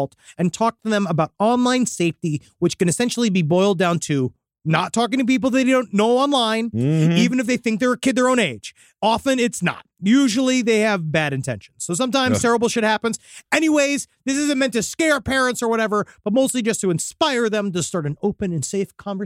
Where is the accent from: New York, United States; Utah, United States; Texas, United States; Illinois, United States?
Utah, United States; Salt Lake City; I grew up in Salt Lake City. No, I'm not a Mormon.